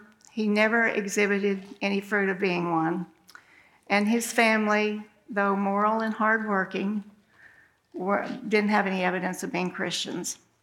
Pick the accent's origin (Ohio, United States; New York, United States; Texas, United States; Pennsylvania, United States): Texas, United States; Now, I was raised in a town of 1,000, and I had never ridden a city bus, and I was sent from Oak Cliff to downtown Dallas